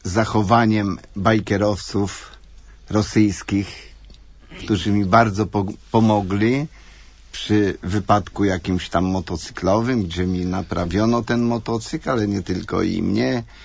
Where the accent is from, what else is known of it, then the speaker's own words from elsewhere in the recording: Michałów-Reginów, Masovian Voivodeship, Poland; Pochodzę z Michałowa Reginowa, jest to oddalone o 20 km od Warszawy, osada.